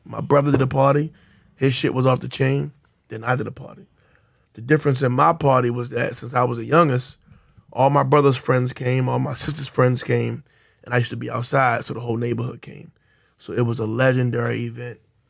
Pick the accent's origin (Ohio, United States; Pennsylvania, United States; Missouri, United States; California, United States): Ohio, United States; Canfield; You know, we just outside the city. So I'm from Canfield, man, and there was nothing but real guys around there.